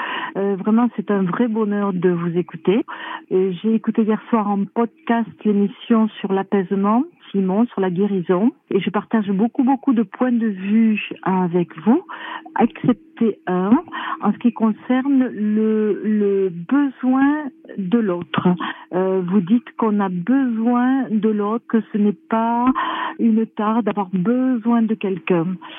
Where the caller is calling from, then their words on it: Cahors, Occitanie, France; de Cahors. Je me permets de vous appeler